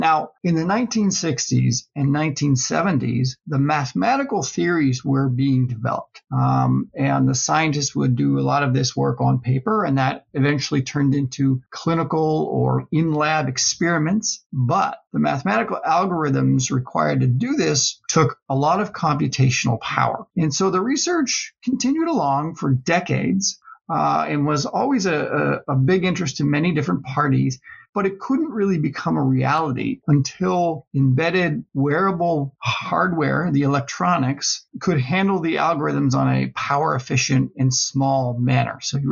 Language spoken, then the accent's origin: English; East Coast, Canada; now in United States; I'm actually Canadian, so that's exciting for me to be on the podcast. Yeah. Born and raised in the East Coast, so I've been here in the U.S. for the last 15 or 16 years or so.